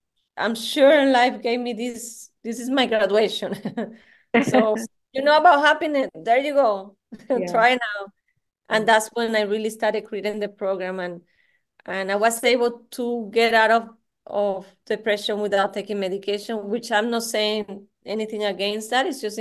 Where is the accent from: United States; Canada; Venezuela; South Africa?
Venezuela; my father is from Spain. I'm from Venezuela